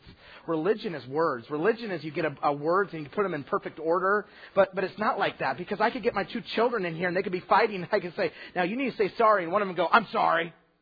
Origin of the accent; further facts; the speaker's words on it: Twin Falls, Idaho, United States; I grew up in Twin Falls, Idaho. I went back and I preached my home church.